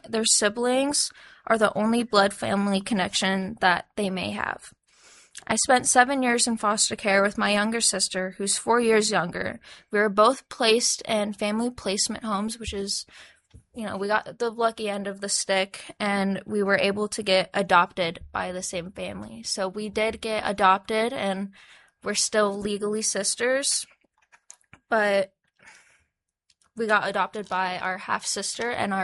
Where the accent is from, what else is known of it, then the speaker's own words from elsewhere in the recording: Anchorage, Alaska, United States; I'm from Anchorage, Alaska, and I am testifying in support of House Bill 157.